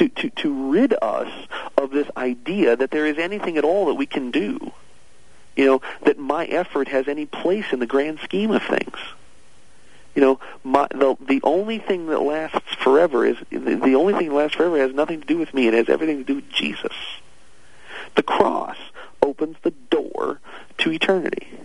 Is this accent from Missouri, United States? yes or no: yes; St. Louis, Missouri, United States; I grew up in the St. Louis area.